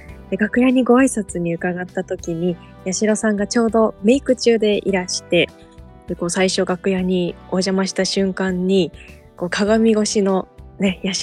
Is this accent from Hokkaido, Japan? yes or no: yes; Asahikawa, Hokkaido, Japan; 実は小学生の頃にですね、地元旭川のホールに … のコンサートがございまして